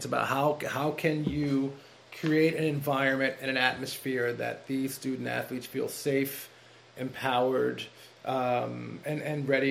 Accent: Baltimore, Maryland, United States; I was lucky that I was from Baltimore, but my school, we weren't very good

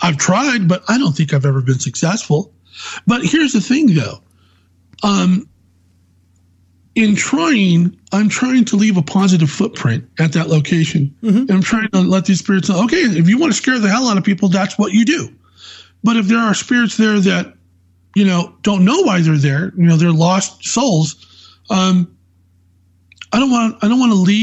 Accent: San Jose, California, United States; You know, I grew up in the Bay Area. I'm a native to the Bay Area. I was born in San Jose, California.

